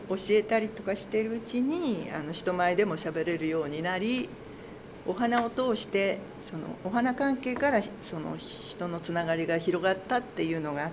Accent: Kobe, Hyogo, Japan; now in Tokyo, Japan; 私生まれは東京なんですけど育ちが神戸で

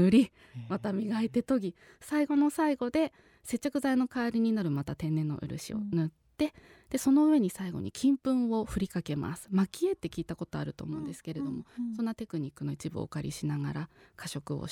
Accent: Yamanashi, Japan; そしたらなんと地元の山梨県に

